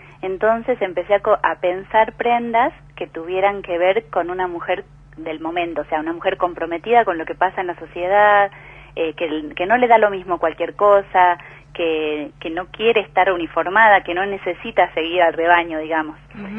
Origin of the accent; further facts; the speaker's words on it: Buenos Aires, Argentina; born there; mis ancestros, que casualmente eran salteños, porque yo soy nacida en Buenos Aires en realidad, pero mi abuela es salteña